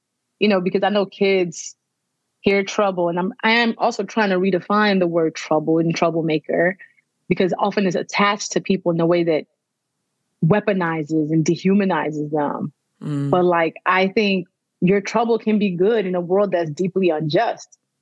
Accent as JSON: {"language": "English", "country": "Nigeria", "tie": "born or raised there", "said": "I'm Nigerian, born and raised."}